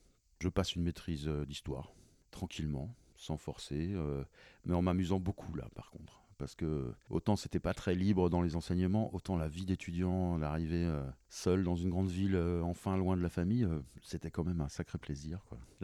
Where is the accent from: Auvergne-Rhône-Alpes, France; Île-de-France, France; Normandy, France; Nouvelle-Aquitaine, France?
Normandy, France; Je suis né en Normandie, en pleine campagne, au milieu des vaches, dans un tout petit village, où il y avait justement encore des vaches qui passaient dans la rue tous les soirs et tous les matins pour aller à la prairie.